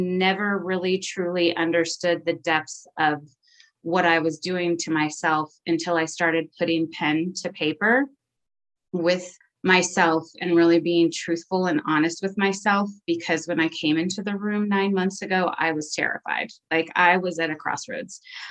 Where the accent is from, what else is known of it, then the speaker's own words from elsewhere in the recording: Richmond, Virginia, United States; I'm an alcoholic. I am from Richmond, Virginia.